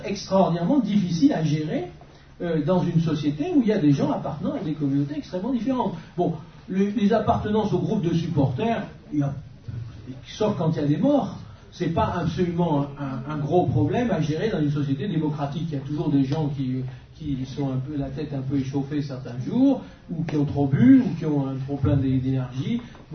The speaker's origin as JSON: {"language": "French", "town": "Lyon", "region": "Auvergne-Rhône-Alpes", "country": "France", "said": "Moi je suis lyonnais"}